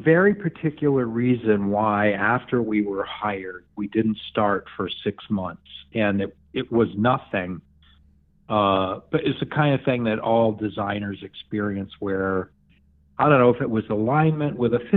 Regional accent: New York, United States; So I grew up in the Borscht Belt Catskills.

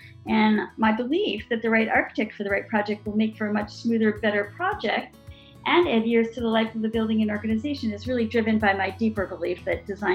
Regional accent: New York, United States; I grew up in New York.

